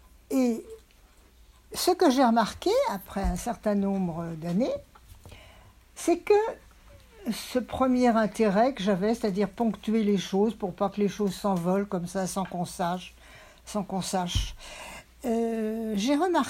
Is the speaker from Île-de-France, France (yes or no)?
yes; Paris, Île-de-France, France; born there; je suis fille de survivants du génocide arménien. Je suis née à Paris et mes parents étaient donc des migrants qui sont arrivés dans les années 20.